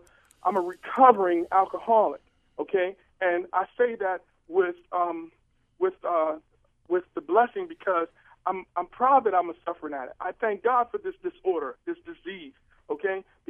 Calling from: Baltimore, Maryland, United States; I'm calling from Baltimore City, and I have a comment.

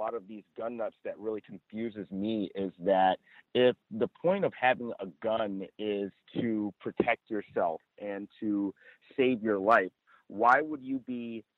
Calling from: Chino Hills, California, United States; Yeah, this is … I'm reporting from Chino Hills, California.

